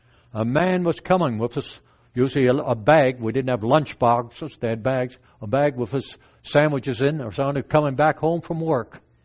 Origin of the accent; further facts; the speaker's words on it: Apeldoorn, Gelderland, Netherlands; first language Dutch; English is a second language; moved away; I was born in Holland, in Apeldoorn, Holland. Right in the middle of the country. And we lived there. When we came over to North America, we knew no English at all.